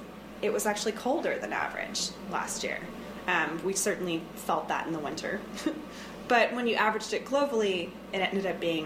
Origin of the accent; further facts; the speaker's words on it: Washington, United States; I'm from the Puget Sound, and there we have a really robust oyster farming.